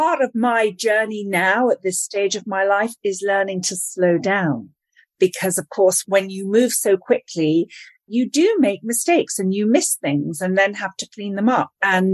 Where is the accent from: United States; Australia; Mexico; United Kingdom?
United Kingdom; London; I grew up in London listening to those BBC radio plays and I loved them because it's not an audiobook.